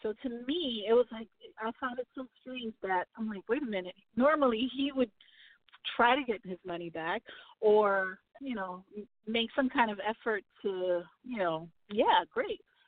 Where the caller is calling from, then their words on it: New Jersey, United States; I'm originally from New Jersey. That's 973. But I live in Florida now.